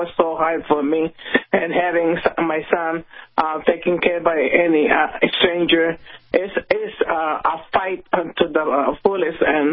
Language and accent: English; Philippines; English is a second language; now in United States; I came from another country. I'm from the Philippines